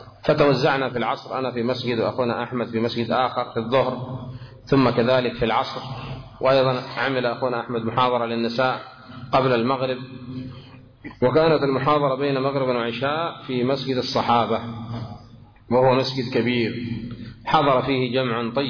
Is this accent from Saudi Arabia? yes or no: no; Aden, Yemen; ويقع عندنا في عدن وفي غيرها